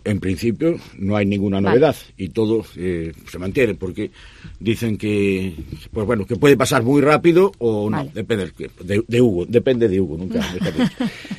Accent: Ferrol, Galicia, Spain; tenemos cantidad de cosas de las que tenemos que chulear y decir, soy de Ferrol.

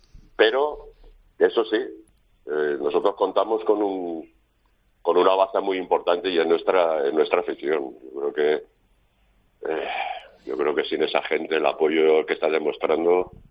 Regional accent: Valencian Community, Spain; los que somos valencianos y valencianistas

